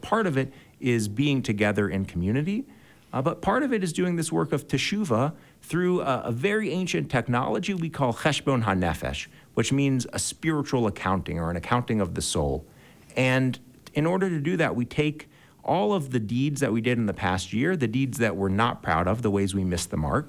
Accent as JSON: {"language": "English", "town": "Memphis", "region": "Tennessee", "country": "United States", "tie": "born or raised there", "said": "I grew up in Memphis, Tennessee"}